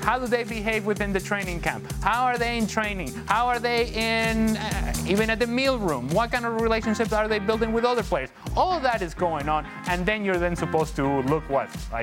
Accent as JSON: {"language": "English", "country": "Venezuela", "said": "By the way, why am I making the case for the United States? I'm from Venezuela, for goodness sake."}